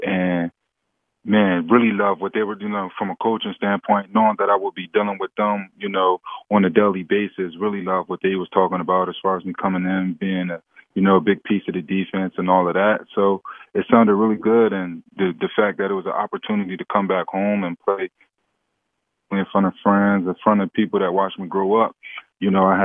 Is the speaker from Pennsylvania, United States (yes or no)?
yes; Philadelphia, Pennsylvania, United States; You know, the chance to play for my hometown team, it means everything.